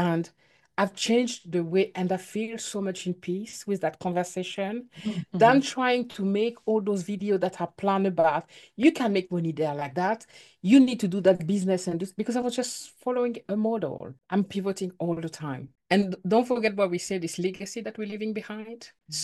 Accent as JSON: {"language": "English", "country": "France", "tie": "born or raised there", "second_language": "English", "said": "We may be African, we grew up in France, we don't have the culture African anymore"}